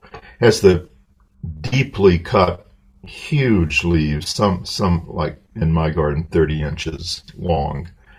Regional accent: the South, United States; I grew up in the South, so I should be used to heat

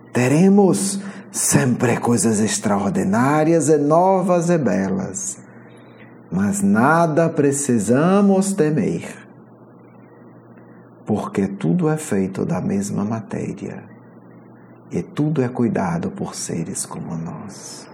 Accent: Fortaleza, Ceará, Brazil; Aqui na minha terra, eu sou de Fortaleza, um ditado do interior muito antigo

